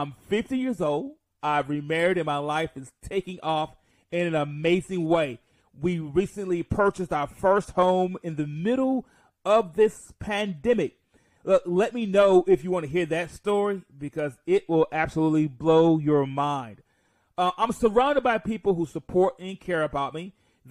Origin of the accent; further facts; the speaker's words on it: Mount Vernon, New York, United States; born there; So a little bit about me. I was born in Mount Vernon, New York.